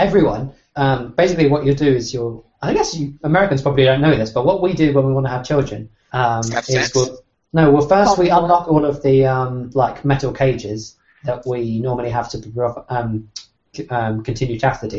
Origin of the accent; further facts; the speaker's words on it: England, United Kingdom; I think Joe Cole, I guess as an Englishman, we have a different view of Joe Cole